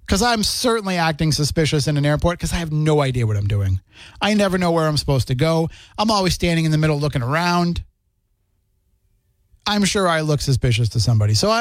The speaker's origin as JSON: {"language": "English", "country": "United States", "tie": "born there", "said": "telling us we're not Americans because we are Indian. I told her I'm born in this country."}